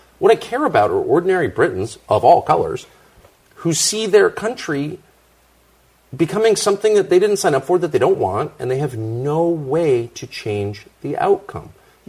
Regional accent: United States; from my perspective as an American watching. But again, I'm not British

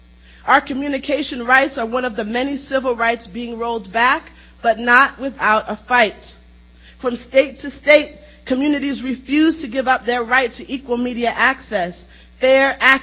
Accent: New York, United States; born there; I was born in New York into a childhood marked by the language of super predators and welfare moms 31 years ago.

